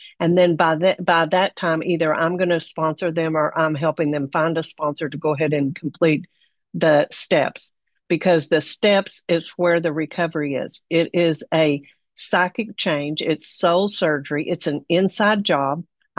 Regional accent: Texas, United States; And first of all, I'm from Texas. And so we think we're bigger, badder, smarter, faster.

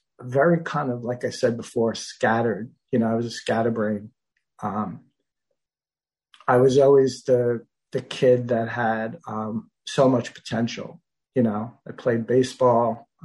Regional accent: New York City, New York, United States; I grew up in New York City, as you may be able to tell, in a pretty large flat, for those across the pond. And went to high school, college, everything in Manhattan.

